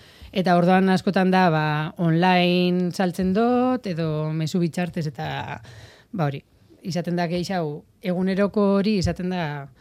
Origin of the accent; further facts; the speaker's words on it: Eibar, Basque Country, Spain; ni Eibartarra naiz eta Eibar da plaza honena